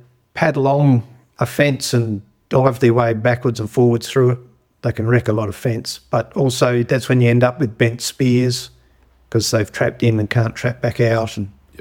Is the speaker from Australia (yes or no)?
yes; Alice Springs, Northern Territory, Australia; But no, I grew up in Alice.